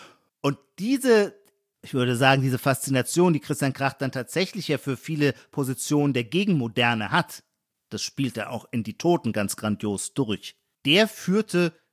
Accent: Heidelberg, Baden-Württemberg, Germany; ich bin ja selber Heidelberger

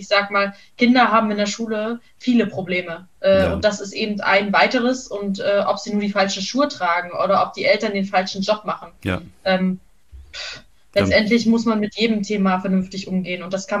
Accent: East Germany, Germany; Ich komme aus dem Osten, ja.

